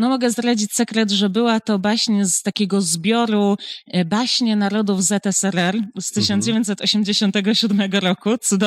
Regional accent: Poznań, Greater Poland Voivodeship, Poland; w Poznaniu, jestem poznanianką

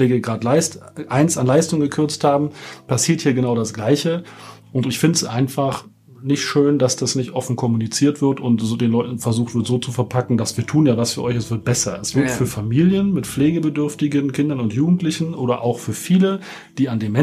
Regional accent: Berlin, Germany; ich komme ja aus Berlin und nehme nicht gerne ein Blatt vor den Mund, wa?

